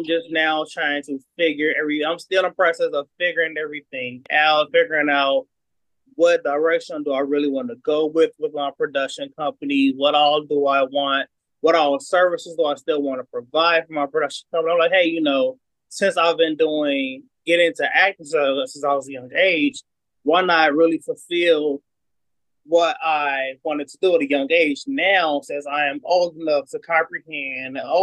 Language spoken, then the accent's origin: English; Chicago, Illinois, United States; Like I said, I am from Chicago. I will be 30 years old this year